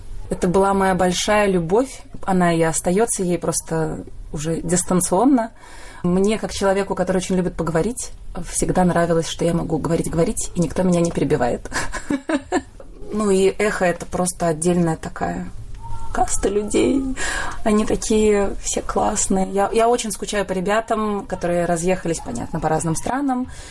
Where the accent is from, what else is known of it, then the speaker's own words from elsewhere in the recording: Saint Petersburg, Russia; В Петербурге я прожила 31 год своей жизни. Училась в Академии театральной на Маховой на театроведческом факультете.